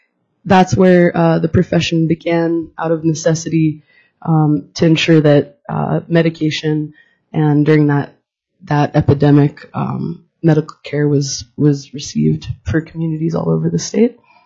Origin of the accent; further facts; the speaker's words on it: Aleknagik, Alaska, United States; I come from the Bristol Bay region, a town called Aleknagik.